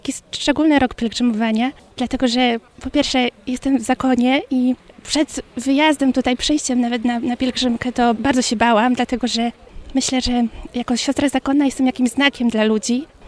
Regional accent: Greater Poland Voivodeship, Poland; Ponieważ pochodzę z okolic Kalisza, to tak sądziłam, że to najlepiej będzie gdzieś tutaj z tego miejsca.

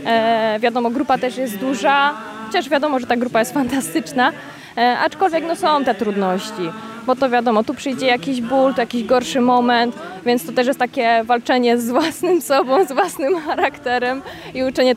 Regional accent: Kalisz, Greater Poland Voivodeship, Poland; Nie jestem parafianką z Wojkowa. Akurat z Mateuszem jesteśmy z Kalisza. należymy do parafii Opatrzności Bożej.

